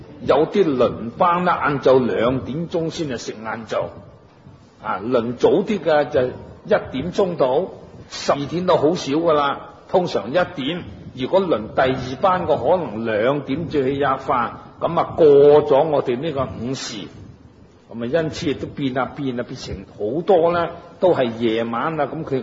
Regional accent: Guangdong, China; 即使住响南方，我哋广东人、广东省啊，热天就当然唔会冻啦

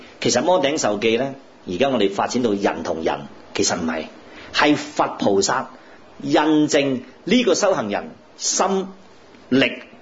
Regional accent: Guangdong, China; 我哋广东人叫做大势至啊

